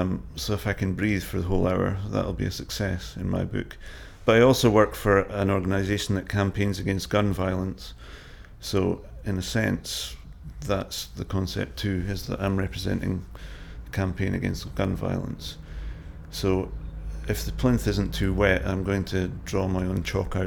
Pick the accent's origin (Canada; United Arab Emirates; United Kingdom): United Kingdom; Brough, Yorkshire and the Humber; My date of birth is 2010-61 and I'm from Brough.